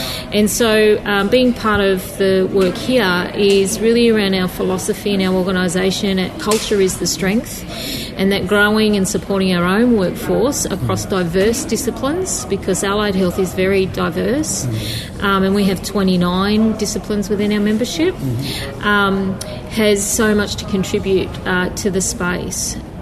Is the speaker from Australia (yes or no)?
yes; New South Wales, Australia; I'm Yiradjuri Wanarua from New South Wales. Yiradjuri on the Murrumbidgee River and Wanarua of the Singleton Hunter Valley region.